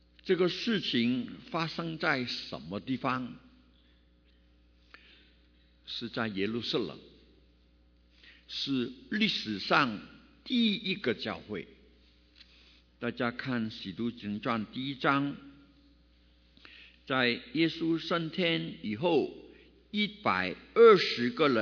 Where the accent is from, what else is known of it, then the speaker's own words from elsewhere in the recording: Hong Kong; Chinese is a second language; also born or lived in Liuzhou, China; 我是广西柳州出生，在香港长大、没有机会学普通话